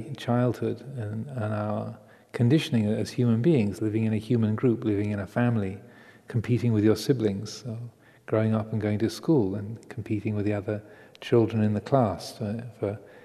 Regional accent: United States; oh, I'm American too

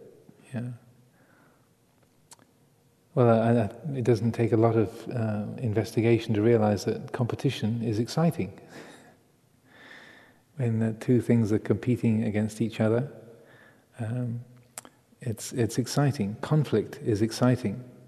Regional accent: United States; oh, I'm American too

